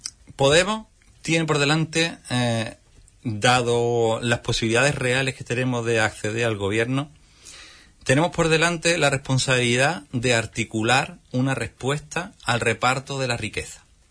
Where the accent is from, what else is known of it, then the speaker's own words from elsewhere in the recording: Málaga, Andalusia, Spain; now in Huelva, Spain; Yo mismo vivo en Huelva desde 5 años, pero soy malagueño.